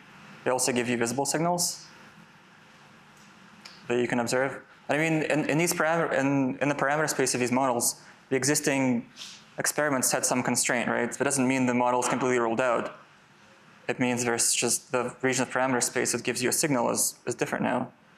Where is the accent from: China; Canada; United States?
Canada; I'm from Canada. I shouldn't be making these mistakes.